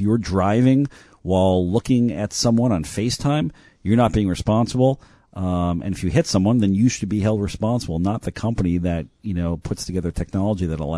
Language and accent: English; Montreal, Quebec, Canada; I grew up in Montreal.